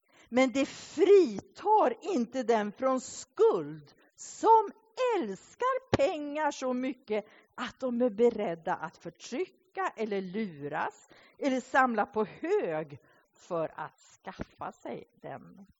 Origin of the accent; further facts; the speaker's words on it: Sweden; born there; Det är ju ingen självklarhet att vi föddes i Sverige och att vi har det så bra.